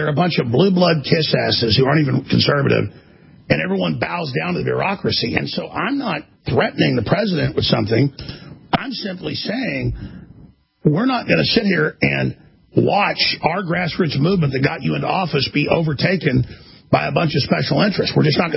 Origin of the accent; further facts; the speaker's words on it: Texas, United States; I'm from Texas. I'm from the grassroots.